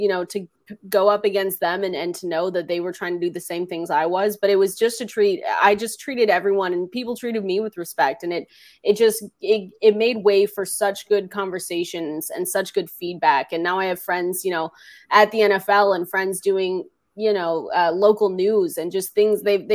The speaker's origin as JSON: {"language": "English", "town": "Seattle", "region": "Washington", "country": "United States", "said": "I love the Seahawks. I'm from Seattle, right? Seahawks fan."}